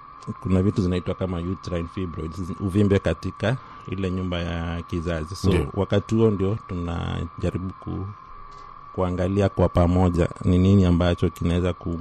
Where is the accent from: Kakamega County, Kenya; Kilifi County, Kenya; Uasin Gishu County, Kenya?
Kilifi County, Kenya; Malindi; So kama kule kwetu Malindi ni wengi ambao wanatumia vileo